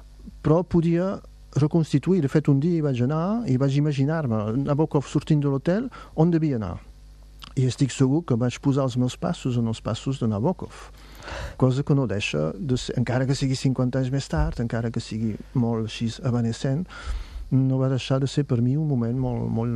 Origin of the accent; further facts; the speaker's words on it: Le Boulou, Occitania, France; I com que jo sóc del Boló, clar, em va provocar una emoció, diguem.